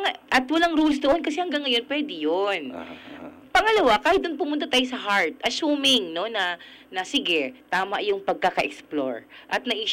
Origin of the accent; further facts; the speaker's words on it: Dinagat, Caraga, Philippines; now in Manila, Philippines; ako po taga-Dinagat ako, mineral reservation po yung buong isla.